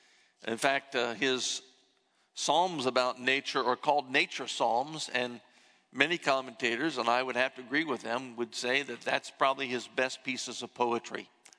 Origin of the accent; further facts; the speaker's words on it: Ohio, United States; And reminded me when I was a boy growing up in Ohio, I know this is strange, but I used to love summer thunderstorms.